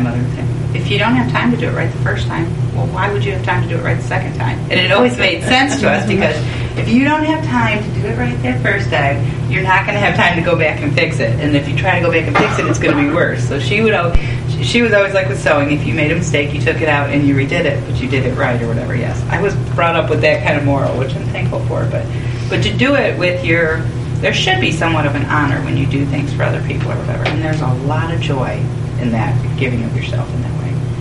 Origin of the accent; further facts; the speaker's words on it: Illinois, United States; Okay, I'm from Illinois. Abraham Lincoln is from there.